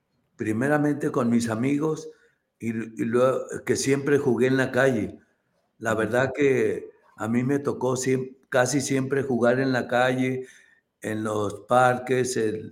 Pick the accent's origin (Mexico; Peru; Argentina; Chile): Mexico; Guadalajara, Jalisco; also born or lived in Zacatecas, Mexico; cuando yo me vengo de Zacatecas a Guadalajara. Yo me vengo a Guadalajara porque mi mamá se nos enferma y mi papá nos trae para acá.